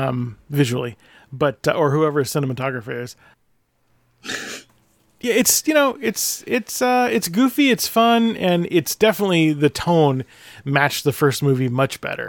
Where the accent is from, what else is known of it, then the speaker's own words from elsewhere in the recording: Anchorage, Alaska, United States; my hometown of Anchorage